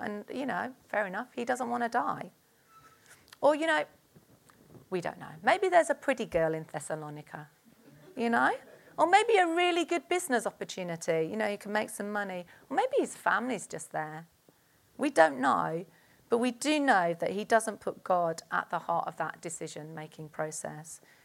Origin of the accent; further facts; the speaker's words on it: London, United Kingdom; But, you know, as a Londoner, I think there's always that push that people have to leave the city.